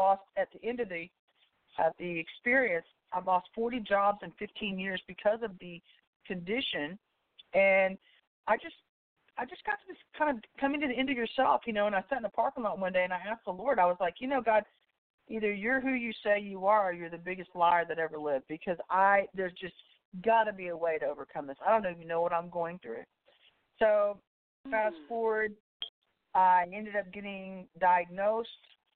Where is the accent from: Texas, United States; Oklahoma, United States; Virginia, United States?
Texas, United States; Well, I grew up in the Central Texas area. I'm about 20 miles outside of Austin, Texas, and my life growing up was pretty simplistic. I'm a military kid.